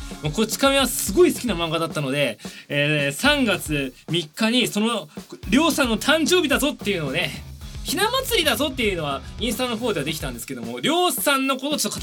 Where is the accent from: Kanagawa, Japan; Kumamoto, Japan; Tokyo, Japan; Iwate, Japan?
Tokyo, Japan; 1990年3月14日生まれ、ホワイトデー生まれです。